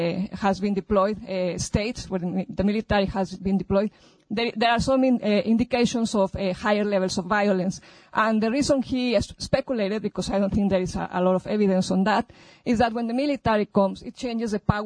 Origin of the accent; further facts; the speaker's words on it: Mexico; I'm from Mexico